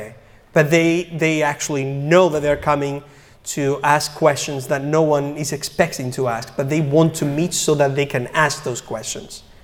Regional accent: Spain; English is a second language; moved away; I'm originally from Spain, and I came here 10 years ago now. I've been an atheist almost my entire life, so I've been a Christian for 9 years now

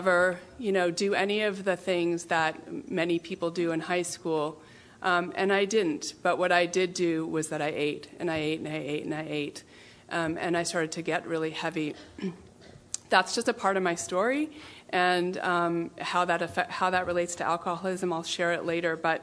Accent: Los Altos, California, United States; So I grew up down in Los Altos. I was adopted when I was about 4 months old.

